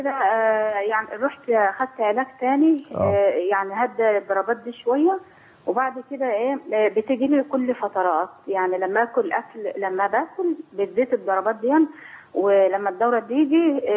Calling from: Cairo, Cairo Governorate, Egypt; لو سمحت انا بقال من القاهره

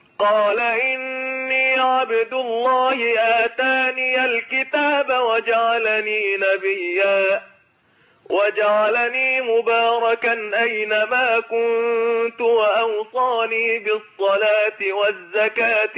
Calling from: Dakahlia, Egypt; من الدقهلية اللي كنت معاك إن شاء الله في الحلقة الماضية

